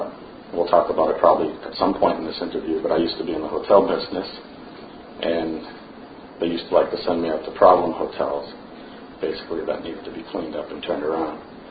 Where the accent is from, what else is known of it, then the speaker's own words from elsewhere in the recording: Boston, Massachusetts, United States; also born or lived in Orlando; now in Houston, United States; I grew up in Boston, lived in Orlando for 13 years. I've been in Houston for 4 years.